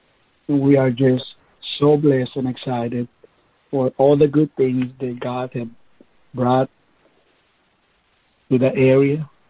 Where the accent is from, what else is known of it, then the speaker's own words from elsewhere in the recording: Mexico; but mainly from Mexico, my home country, where we have been able to preach the gospel